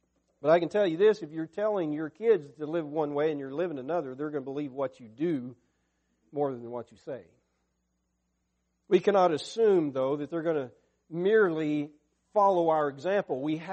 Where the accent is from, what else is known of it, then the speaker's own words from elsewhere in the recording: Arkansas, United States; when I grew up in Arkansas many years ago, there was an attitude in the church that I grew up